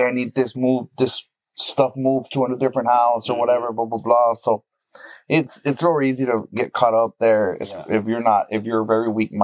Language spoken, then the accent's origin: English; Brownsville, Texas, United States; also born or lived in Mexico; But I was raised in Brownsville.